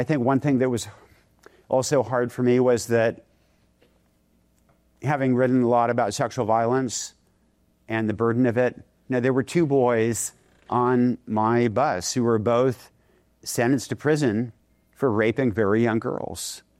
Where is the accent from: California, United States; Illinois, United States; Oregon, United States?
Oregon, United States; Yamhill; My little hometown of Yamhill is a population about 1,000 on a good day.